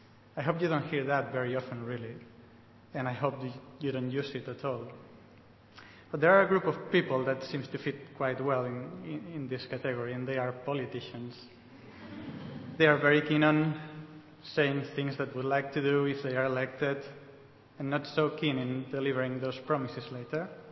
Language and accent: English; Spain; English is a second language; now in England; just in case you don't know. And if you haven't noticed, I'm not English. I'm from Spain.